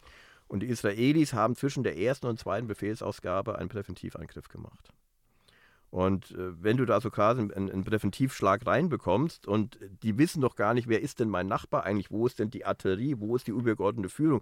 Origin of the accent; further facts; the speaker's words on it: Reutlingen, Baden-Württemberg, Germany; wir kommen ja hier aus dem Senden ja von Reutlingen, das ist so ähnlich wie die Schwäbische Alb.